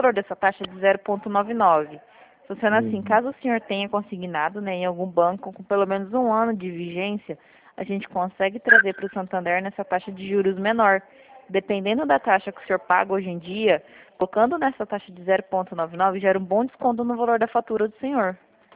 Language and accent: Portuguese; Campo Grande, Mato Grosso do Sul, Brazil; Eu sou de Campo Grande.